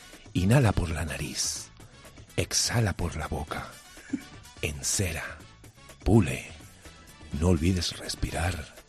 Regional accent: Spain; sería un placer ganar un premio en mi país

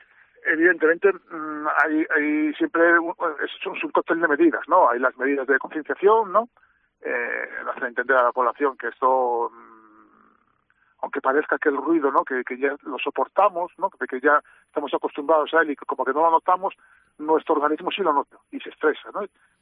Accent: Vigo, Galicia, Spain; y yo soy vigués, yo creo que lo reconozco

